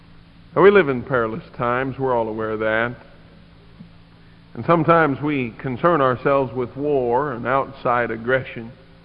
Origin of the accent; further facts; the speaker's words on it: United States; the thing that concerns me the most as an American, as a patriot, and as a Bible believer